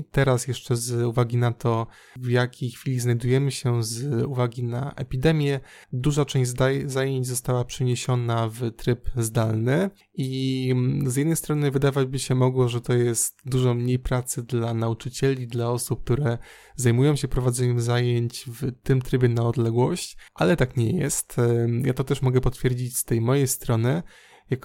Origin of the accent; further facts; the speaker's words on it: southern Poland, Poland; Studiowałem w Krakowie, a pochodzę z innego mniejszego miasta, natomiast również na południu Polski.